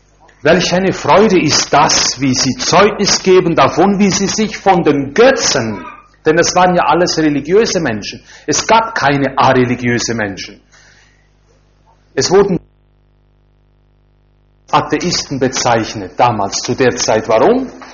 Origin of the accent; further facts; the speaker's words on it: Mörel, Valais, Switzerland; Er hat damals in Mörrel den Pfarrer vertreten, wo ich herkomme.